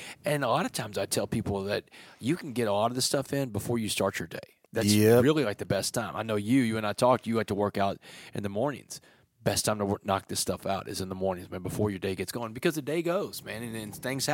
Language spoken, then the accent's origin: English; Port Arthur, Texas, United States; around the area where I grew up in Port Arthur, where I was living